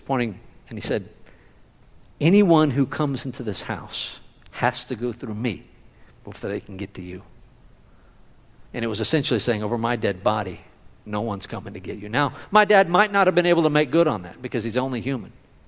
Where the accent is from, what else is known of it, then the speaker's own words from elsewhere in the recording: Conroe, Texas, United States; also born or lived in Houston; I remember when we moved from Houston to where I grew up, most of my growing years was in Conroe.